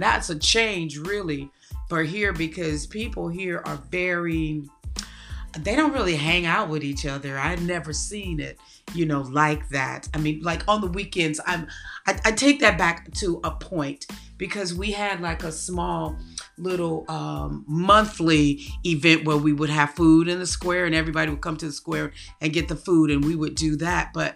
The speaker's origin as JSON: {"language": "English", "town": "Gary", "region": "Indiana", "country": "United States", "tie": "born or raised there", "said": "it reminds me like how I grew up anyway in America and Gary."}